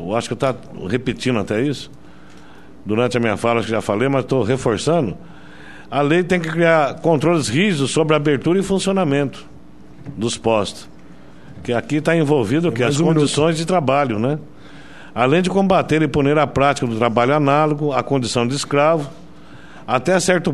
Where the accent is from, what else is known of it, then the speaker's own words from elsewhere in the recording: Barueri, São Paulo, Brazil; eu sou de Barueri, ele é de Osasco, né? Região oeste ali de São Paulo.